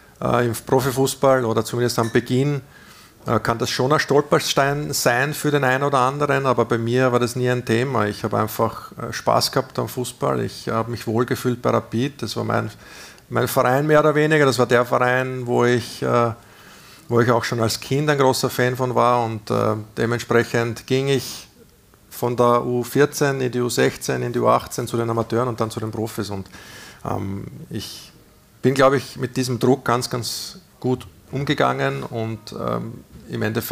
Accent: Burgenland, Austria; Ich komme aus dem Burgenland, ja, bin stolzer Burgenländer, stolzer Familienvater, drei Kinder

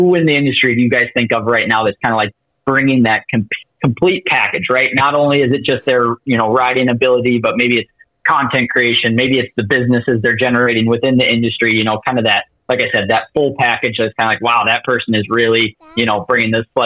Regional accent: Midwest, United States; growing up in the Midwest

